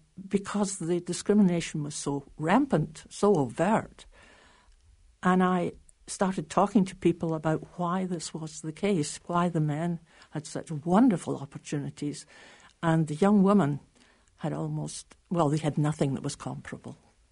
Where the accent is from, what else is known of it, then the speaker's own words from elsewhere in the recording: Scotland, United Kingdom; moved away as an adult; also born or lived in Canada; I came here from Scotland via Canada, yes.